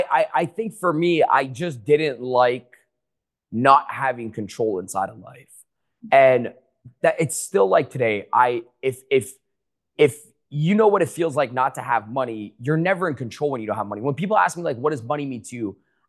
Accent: Ontario, Canada; Yeah, I was born and raised in right outside of Toronto, Canada.

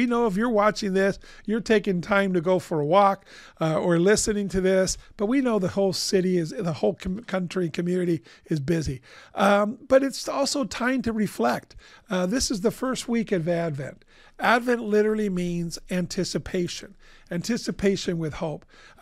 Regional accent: Cuba; I grew up in Cuba. So there, we didn't have

